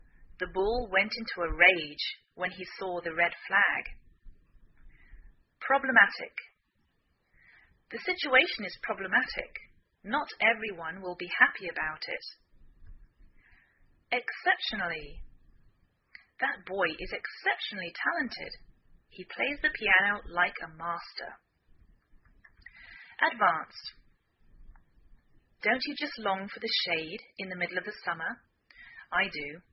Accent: England, United Kingdom; now in United States

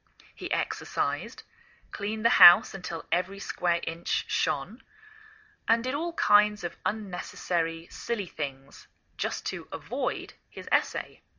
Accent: England, United Kingdom; now in United States

